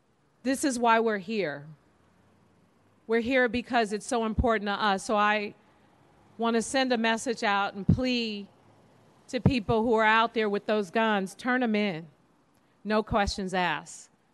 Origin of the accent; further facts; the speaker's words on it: San Francisco, California, United States; And in fact, you know, growing up in the Fillmore, I thought that this is just how everyone lived.